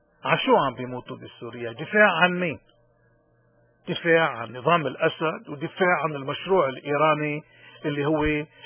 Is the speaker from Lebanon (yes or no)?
yes; Lebanon; ولكن نحن كلبنانيين بنقول انه كان لازم يلتقي بحدا من الطائفة الارمنية